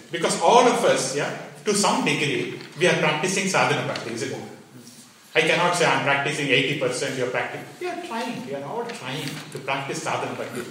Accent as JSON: {"language": "English", "country": "India", "moved": "yes", "said": "When I came from India, I'm a stranger."}